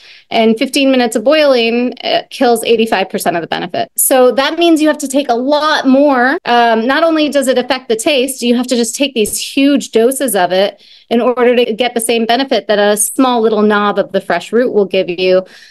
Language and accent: English; New England, United States; also born or lived in Canada; I was born in Canada and raised in New England.